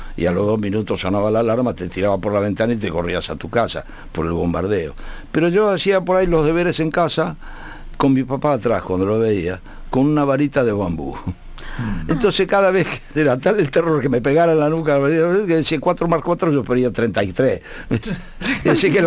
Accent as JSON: {"language": "Spanish", "region": "Buenos Aires", "country": "Argentina", "said": "yo soy del barrio de Retiro."}